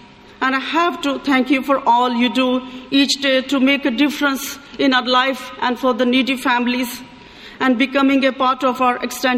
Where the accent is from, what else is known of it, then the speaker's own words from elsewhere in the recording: Pakistan; English is a second language; I'm from Pakistan.